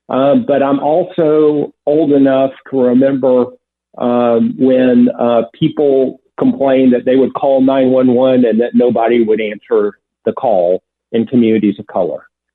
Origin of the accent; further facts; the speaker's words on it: Chattanooga, Tennessee, United States; I was born in Chattanooga, have lived virtually my whole life here. And as a Southerner, we know that we're the birthplace of slavery. We're the place of Jim Crow.